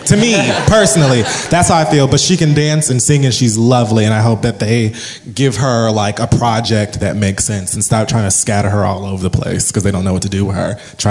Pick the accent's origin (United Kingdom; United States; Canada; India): United Kingdom; accent: British; they were telling me not to bring my British accents over here